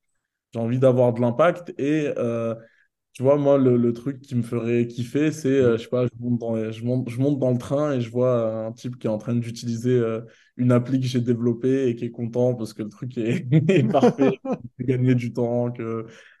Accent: Bondy, Île-de-France, France; Je suis né à Bondy, en Île-de-France, la ville d'Mbappé, justement.

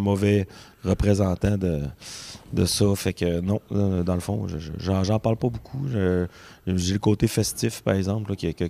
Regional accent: Quebec, Canada; Moi, je viens du Lac-Saint-Jean.

